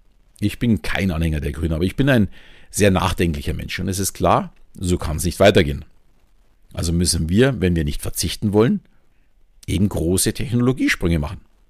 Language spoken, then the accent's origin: German; Southern Germany, Germany; accent: Southern German; Wenn ich zu schnell spreche oder zu viele Buchstaben verschlucke und meinen süddeutschen Akzent jemand nicht mag